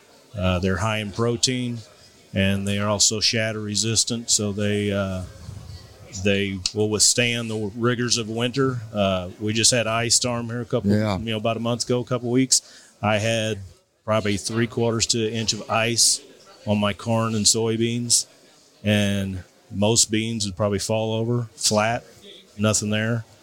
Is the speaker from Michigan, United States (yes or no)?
no; Perryville, Missouri, United States; First it was just my hometown of Perryville, Missouri.